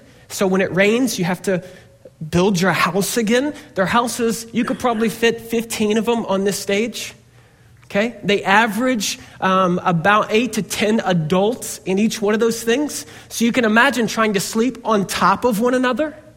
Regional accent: Harlem, Georgia, United States; And while I'm from Harlem, Georgia, I see the value of going to the dump.

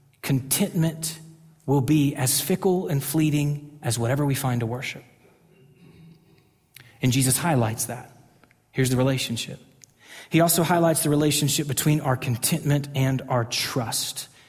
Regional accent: Texas, United States; I grew up in Texas. I love God.

